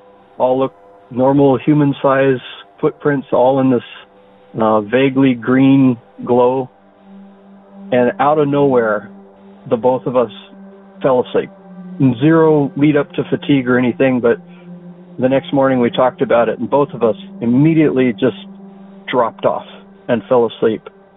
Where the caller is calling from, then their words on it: Hawaii, United States; I'm calling from the Big Island of Hawaii.